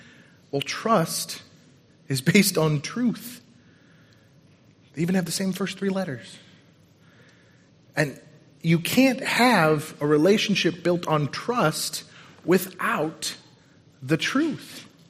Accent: Colorado, United States; also born or lived in New York; And I grew up in Colorado. I left for 2 years. I came back, but I came back from New York.

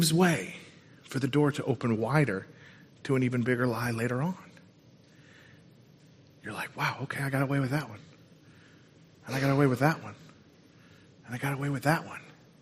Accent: Colorado, United States; also born or lived in New York; And I grew up in Colorado. I left for 2 years. I came back, but I came back from New York.

